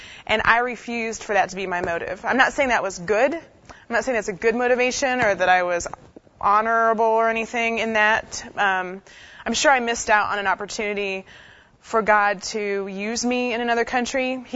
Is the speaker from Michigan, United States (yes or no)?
no; Ohio, United States; I was born and raised in Ohio, and I was not raised in a Southern Baptist church.